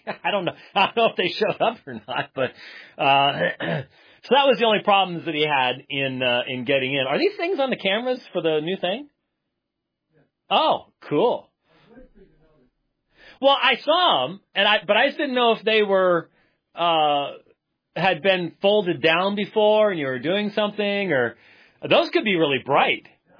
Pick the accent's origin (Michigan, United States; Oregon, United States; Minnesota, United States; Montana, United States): Minnesota, United States; Minneapolis; born there; I was born in Minneapolis, for crying out loud.